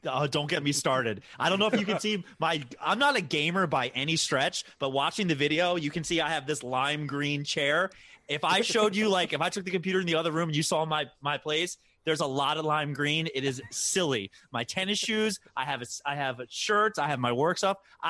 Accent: Baltimore, Maryland, United States; Like, I have a I'm from Baltimore, so I have, like, a Ravens helmet.

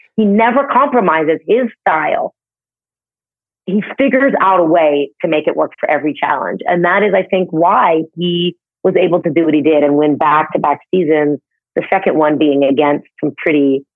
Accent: Canada; I'm from Canada.

